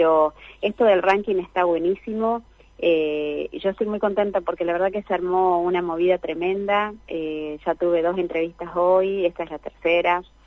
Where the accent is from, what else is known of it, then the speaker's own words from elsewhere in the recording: Reconquista, Santa Fe, Argentina; born there; yo nací en Reconquista, Santa Fe. Estoy muy cerquita del Chaco. Por eso mi tonada tiene por ahí esas ondulaciones casi paraguayas.